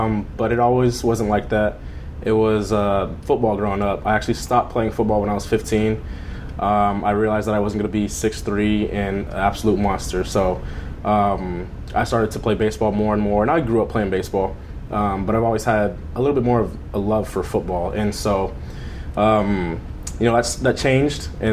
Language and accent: English; Long Beach, California, United States; now in Corona, United States; I grew up in Long Beach, and now I live in Corona, California, so it's Riverside County, but I know Long Beach is more known, and that's where I was born, so.